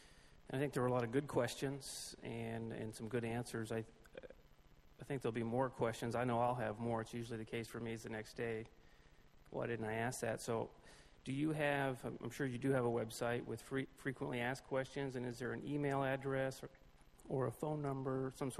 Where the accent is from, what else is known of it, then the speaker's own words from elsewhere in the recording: Los Osos, California, United States; from Los Osos.